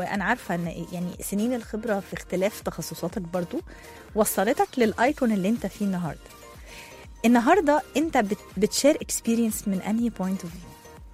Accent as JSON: {"language": "Arabic", "country": "Egypt", "said": "حتى لو دارسين كل اللغات بس احنا مصريين"}